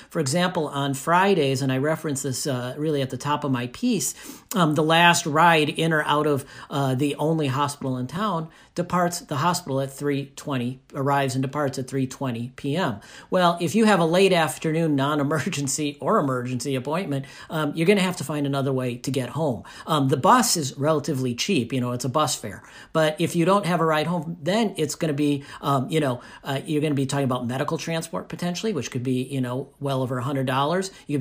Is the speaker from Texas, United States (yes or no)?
no; Minnesota, United States; I grew up in Minnesota. I learned to drive on snowy, icy roads.